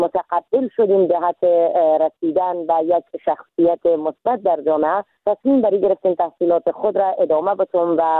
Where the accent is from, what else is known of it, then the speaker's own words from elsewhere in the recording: Iran; moved away as an adult; now in Afghanistan; من در سال 1364 در کشور ایران به دنیا آمدم